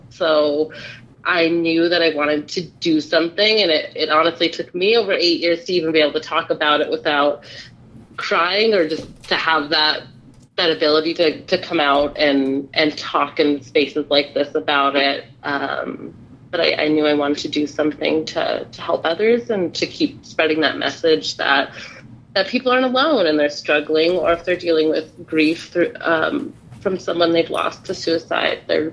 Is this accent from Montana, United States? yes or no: yes; Montana, United States; now in Bozeman, United States; I'm also born and raised in Montana, in more rural Montana, and moved to Bozeman over a decade ago.